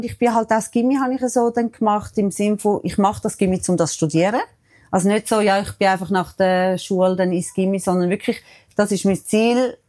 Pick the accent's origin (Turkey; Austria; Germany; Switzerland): Switzerland; Zurich; ich als Zürcherin. Ich habe damals in Bülach geschafft und ich bin halt wirklich der Zürich-Mensch. Ich bin da aufgewachsen.